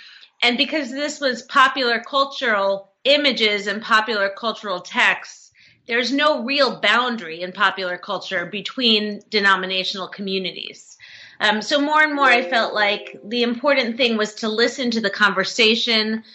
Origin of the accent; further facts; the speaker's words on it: New Jersey, United States; born there; I was born in New Jersey. I went to college at Wellesley College in Massachusetts, where I studied cognitive science.